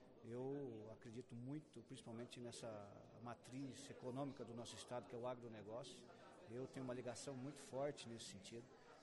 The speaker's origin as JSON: {"language": "Portuguese", "region": "Paraná", "country": "Brazil", "said": "sou da região oeste do Paraná e representante aqui legítimo do municipalismo"}